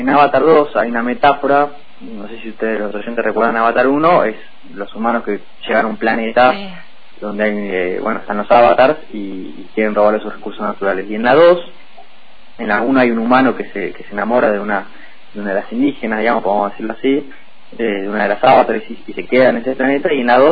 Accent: Argentina; si no empezamos a despertarnos y a despabilarnos como argentinos y argentinas

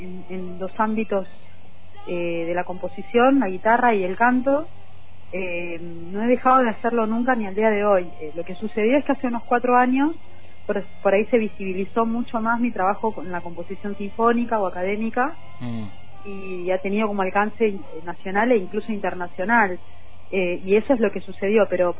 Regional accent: La Plata, Buenos Aires Province, Argentina; born there; Yo tengo orígenes ancestros, digamos, en el norte, y bueno, claro, obviamente que nací en el Río de la Plata, nací en la ciudad de La Plata

